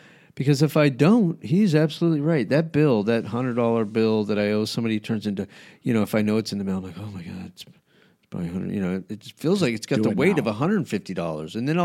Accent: New Mexico, United States; I grew up in New Mexico, and my mom had this great chicken enchilada green chili chicken enchiladas.

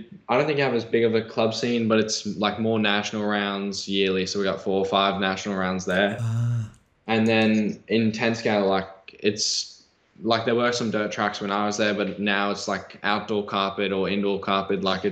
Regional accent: Sydney, New South Wales, Australia; I'm from Sydney, Australia.

